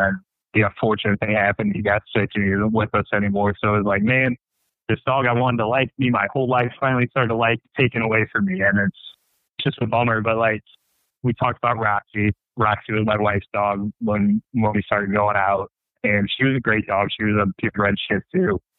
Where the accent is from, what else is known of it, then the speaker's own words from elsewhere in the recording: Chicago, Illinois, United States; We had these family friends that lived in our neighborhood growing up in Hollywood, Chicago.